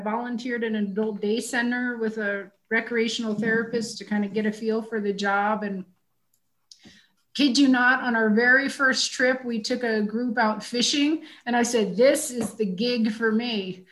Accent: Washington, D.C. area, United States; I grew up just outside of the Washington, D.C. area.

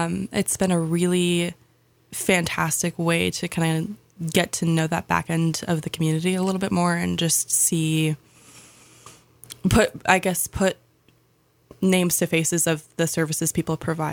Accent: Sandpoint, Idaho, United States; So born and raised in Sandpoint.

